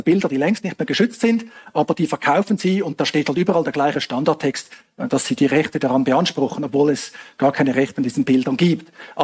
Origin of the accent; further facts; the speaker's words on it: Switzerland; als bei uns in der Schweiz